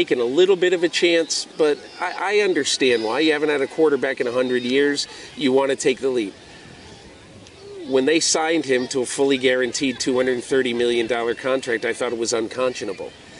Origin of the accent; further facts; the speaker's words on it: Connecticut, United States; when I was 11 years old, growing up in Connecticut